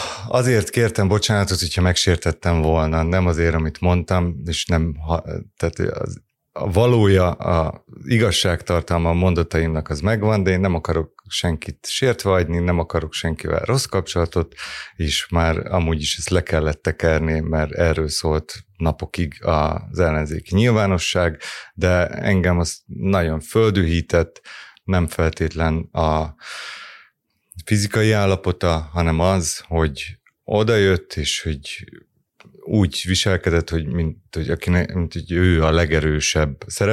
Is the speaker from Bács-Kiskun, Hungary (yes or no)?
yes; Kecskemét, Bács-Kiskun, Hungary; volt egy olyan ügy Kecskeméten, onnan én származom, és ott is politizáltam